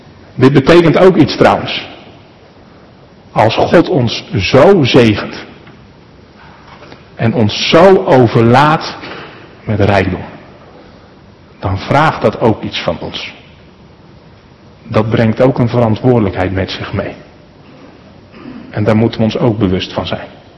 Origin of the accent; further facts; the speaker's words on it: Netherlands; Het belangrijkste wat ik geleerd heb in Malawi is wel dat wij als Nederlanders ontzettend gelukkig moeten zijn. Dat we hier in Nederland zijn geboren.